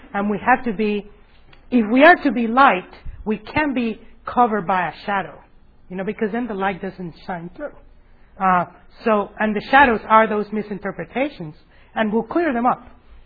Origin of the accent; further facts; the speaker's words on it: Venezuela; also born or lived in Miami, United States; now in Acworth, United States; I was born in Miami and then grew up in Venezuela, in South America, top north of South America, next to the Caribbean Sea. So, yeah, then I came back to the U.S. in 91. And then from 91 till 2001, I lived here in Ackworth, Georgia.